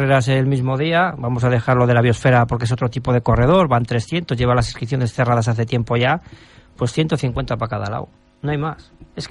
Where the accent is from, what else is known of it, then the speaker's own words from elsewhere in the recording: Palencia, Castile and León, Spain; Yo te hablo, por ejemplo, de donde soy, que soy de Palencia, también corre mucho.